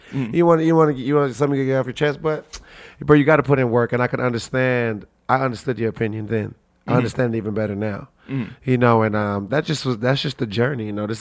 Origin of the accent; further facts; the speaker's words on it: Port of Spain, Trinidad & Tobago; born there; I was born in Trinidad and Tobago, Mount Hope, Port of Spain. I have family all over Trinidad. I just came from there because my birthday was yesterday.